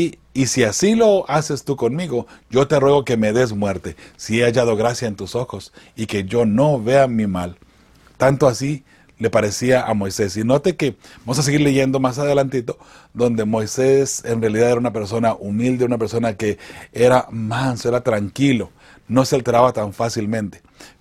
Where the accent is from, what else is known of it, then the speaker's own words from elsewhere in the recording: Mexico; moved away; cuando recién íbamos a ir creciendo, allá en México, en un pueblito bien pequeñito, lo que comíamos más era frijol y maíz.